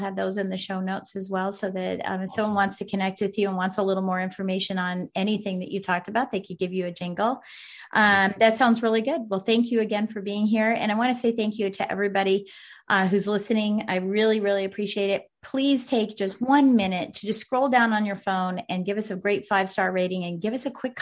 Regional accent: Virginia, United States; in my hometown or my home state of Virginia

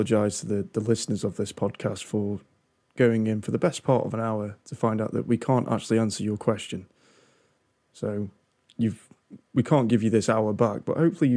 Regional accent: United Kingdom; as much as I'm British and as much as I love Lewis Hamilton, I'm getting bored of it now.

